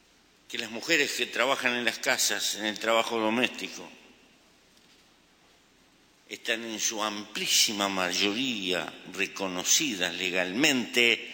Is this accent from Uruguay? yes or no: yes; Uruguay; Si algún mérito tiene nuestro gobierno, el mérito y el esfuerzo es de nuestro pueblo, de la gente que lo constituye, de quienes con contradicciones componen el sistema de gobernanza, el sistema político del Uruguay.